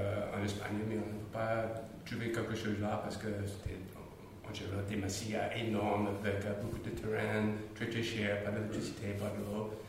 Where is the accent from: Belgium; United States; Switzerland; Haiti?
United States; now in France; Je suis arrivé à Rapoyer en 2010. De vrai étranger. Je suis arrivé des États-Unis avec ma famille. On a acheté une maison ici.